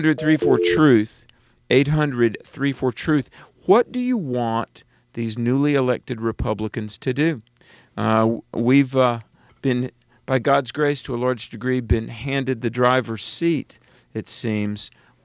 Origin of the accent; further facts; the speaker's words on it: North Carolina, United States; We're right outside of Charlotte at Dr. Michael Brown's ministry headquarters, and I'm from North Carolina.